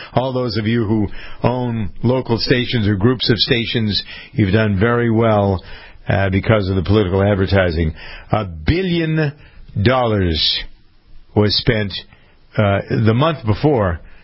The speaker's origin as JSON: {"language": "English", "town": "Framingham", "region": "Massachusetts", "country": "United States", "tie": "born or raised there", "said": "it was my friend who's chairman of the city council in my hometown of Framingham."}